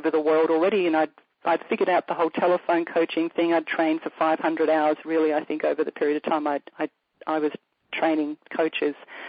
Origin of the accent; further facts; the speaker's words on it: Australia; moved away as an adult; now in United States; as I moved from Australia, I married a coach who I met at the ICF conference in 1999 in Florida, and we got married at the end of 2001. And it was just easier for us to move to the US than Australia